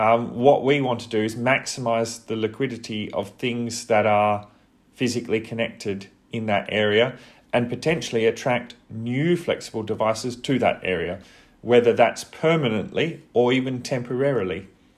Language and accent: English; South Australia, Australia; you can tell by my accent that I'm from Australia.